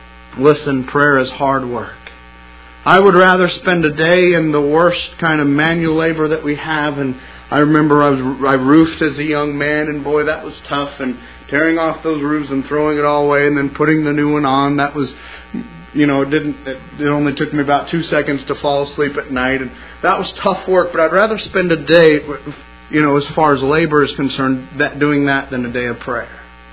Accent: Portland, Oregon, United States; born there; And in fact, the first year of my life, I was born in Portland, Oregon.

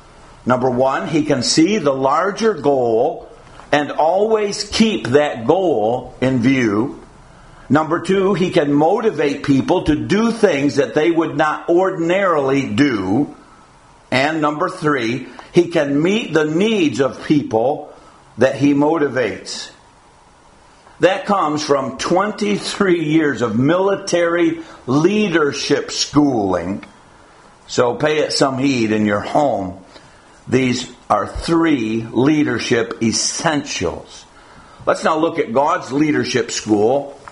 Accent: Gang Mills, New York, United States; I was raised in Gang Mills, New York, and just down from 40 Platt Street was Ronnie Wilson's backyard.

